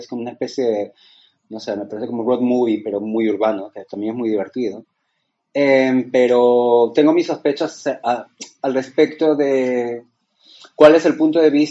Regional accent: Peru; que se hizo en Perú y recién la veo. Había recibido como noticias un poco de lo que estaba sucediendo en mi país

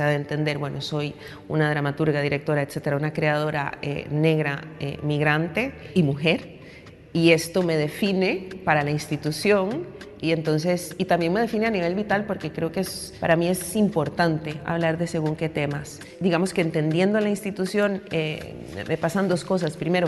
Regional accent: Costa Rica; moved away as an adult; yo vengo de Costa Rica, inicialmente vine a estudiar, eso que nos pasa a muchas, que venimos para un par de años y nos quedamos ya casi 20

